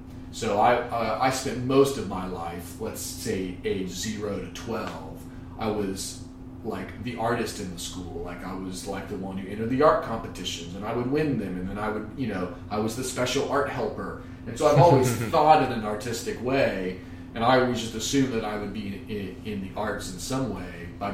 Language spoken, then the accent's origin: English; Lexington, Kentucky, United States; Yeah, I am from Lexington. I was born here and I basically went to school here.